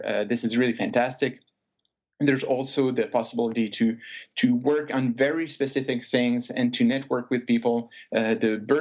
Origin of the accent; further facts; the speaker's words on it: Switzerland; also born or lived in United States; now in Germany; I'm originally from Switzerland, and I've lived for a couple of years in the U.S., and I've now been living in Germany for 3 years.